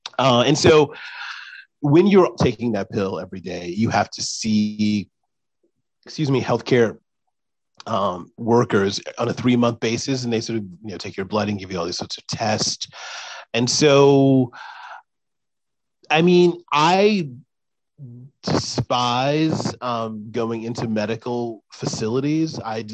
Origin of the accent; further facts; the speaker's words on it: Alabama, United States; also born or lived in San Francisco; now in New York, United States; I grew up in Alabama and I moved to San Francisco, and you have a little more space in San Francisco, but it's still, you know, a very congested big city. And now I live in New York